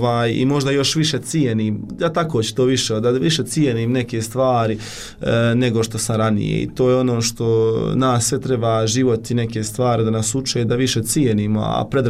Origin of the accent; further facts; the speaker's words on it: Miljevina, Republika Srpska, Bosnia & Herzegovina; Ja sam iz Foče, to jest iz Miljevine kod Foče, imam 23 godine